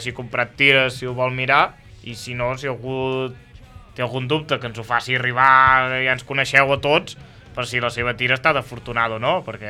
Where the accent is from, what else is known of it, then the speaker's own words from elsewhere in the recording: Torelló, Catalonia, Spain; Clar, també vinc de Torelló